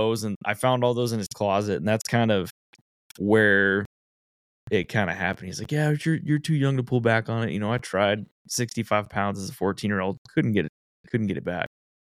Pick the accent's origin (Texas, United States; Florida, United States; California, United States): Texas, United States; Born and raised in Central Texas.